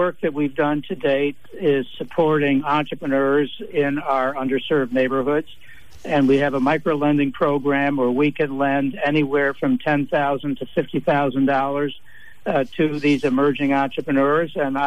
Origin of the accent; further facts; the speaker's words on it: Rochester, New York, United States; I was born and raised in Rochester, as were my parents, and they grew up near North Clinton Avenue in the city.